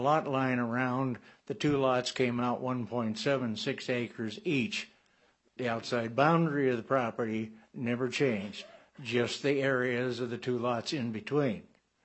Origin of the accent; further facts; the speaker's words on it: Port Orchard, Washington, United States; Work for Ward C. Muller and Associates, and I'm from Port Orchard.